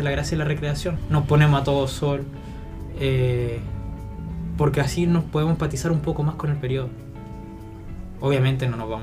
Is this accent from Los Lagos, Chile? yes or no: no; Talca, Maule, Chile; now in Santiago, Chile; Y me uní a un grupo acá en Santiago, yo soy de Talca.